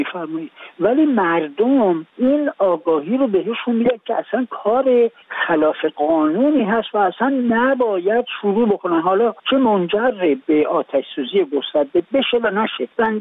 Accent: Iran; به عنوان یک ایرانی علاقمند به محیط زیست کشورم

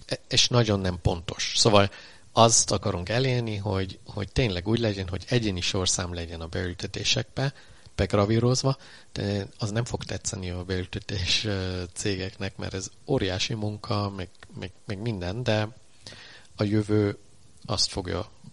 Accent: Austria; Amikor gyerekként felnőttem Ausztriában, akkor még nem volt úgy, hogy látsz nagyon sok külföldiet.

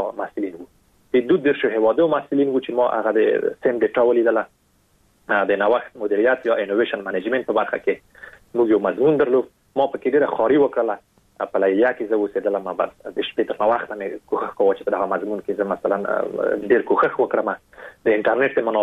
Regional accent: Afghanistan; دوی پوهېږي چې دغه کس افغانستان و او د افغان و

